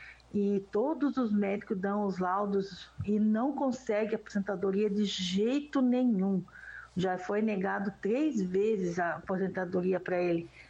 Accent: Atibaia, São Paulo, Brazil; Sou da Atibaia

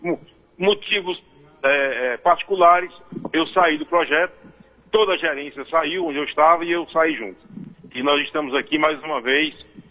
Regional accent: Brazil; nós como brasileiros honrados que somos, né, precisamos sair para ganhar o pão de cada dia

